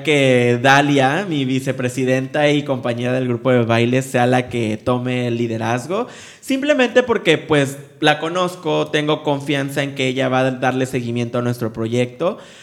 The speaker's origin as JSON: {"language": "Spanish", "region": "Veracruz", "country": "Mexico", "accent": "Mexican, jarocho", "said": "para mí mi acento mexicano y jarocho, que ahorita no fluye mucho"}